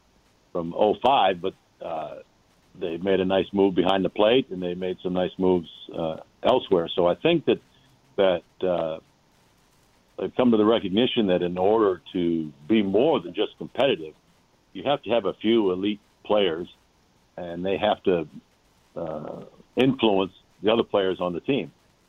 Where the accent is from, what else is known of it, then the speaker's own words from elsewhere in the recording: New Hampshire, United States; Well, you got to think, too, you know, I came from New Hampshire. My high school baseball season was 12 games.